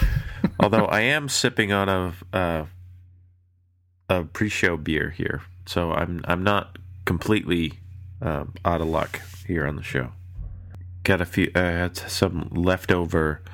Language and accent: English; Boston, Massachusetts, United States; from Boston.